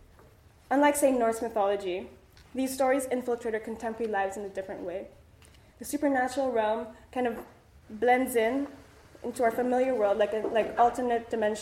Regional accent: Philippines; now in London, United Kingdom; what it's like being a Filipino artist working in London and how that cultural interaction has influenced me in my decision-making within my practice.

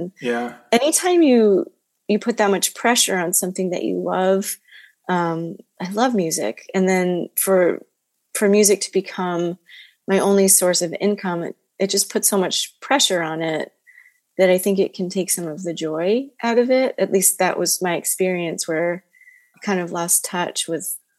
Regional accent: Westport, Connecticut, United States; I grew up in Connecticut, in a town called Westport.

